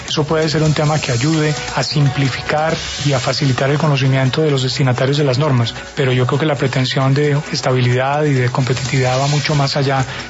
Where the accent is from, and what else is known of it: Colombia